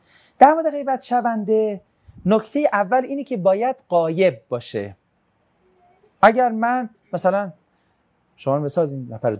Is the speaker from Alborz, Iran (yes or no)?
no; Tehran, Tehran Province, Iran; مثلا ما چی؟ ما تهرانیم.